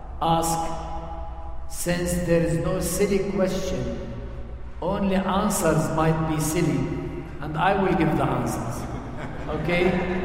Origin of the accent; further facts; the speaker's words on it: Palestine; first language Arabic; English is a second language; Well, I am a Palestinian. I'm a very proud Palestinian. I'm a Palestinian Arab. My mother language is Arabic. It's with this language that I was brought up. And I am a Palestinian Arab Christian.